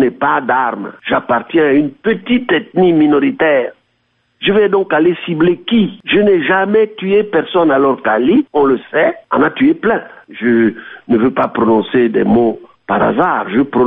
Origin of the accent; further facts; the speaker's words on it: Gabon; Mais ça n'existe plus, sauf chez nous, au Gabon.